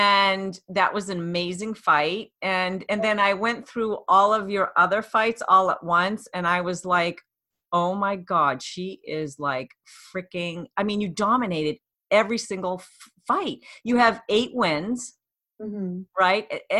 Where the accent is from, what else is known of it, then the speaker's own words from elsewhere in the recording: Boston, Massachusetts, United States; I'm Boston.